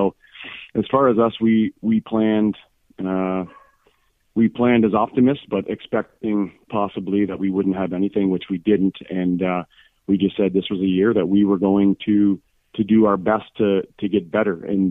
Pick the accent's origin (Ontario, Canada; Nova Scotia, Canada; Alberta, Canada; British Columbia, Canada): Ontario, Canada; Peterborough; also born or lived in Ennismore; Well, I grew up playing in the Peterborough system. I actually started in Ennismore and then was lucky enough to play some AAA in Peterborough.